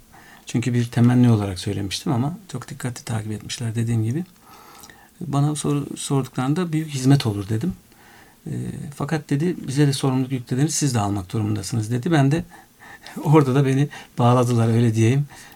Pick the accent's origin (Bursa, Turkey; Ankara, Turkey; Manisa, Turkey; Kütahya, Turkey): Ankara, Turkey; also born or lived in Ağrı / Istanbul; Ben Ankara çocuğuyum. Doğu kökenli bir ailenin çocuğuyum. Ağrı Eleşkirt doğumluyum ama Ankara'da büyüdüm. Sonra buradan işte üniversite tahsili için İstanbul'a gittim. 36 sene İstanbul'da kaldım.